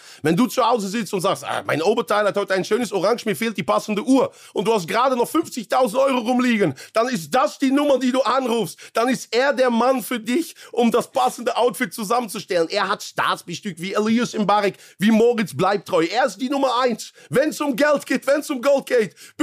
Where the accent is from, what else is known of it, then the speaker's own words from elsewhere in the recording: Netherlands; ich komme aus Holland. Ich liebe holländischen Dialekt. Ich liebe Holland auch.